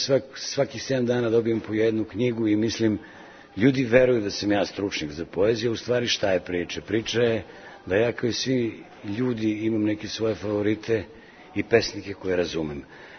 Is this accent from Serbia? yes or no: yes; Belgrade, Serbia; born there; Ja sam Beograđanin po nacionalnosti, rođen sam u ovom gradu, ali imam taj dar, verovatno to je posebna vrsta sluha, imam dar za dijalekte.